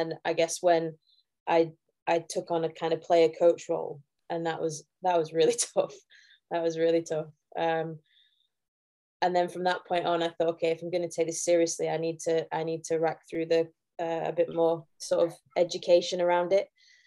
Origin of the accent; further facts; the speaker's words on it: Sheffield, Yorkshire and the Humber, United Kingdom; So I'd got signed up for a football academy with Sheffield Wednesday, that were my kind of club, my hometown club.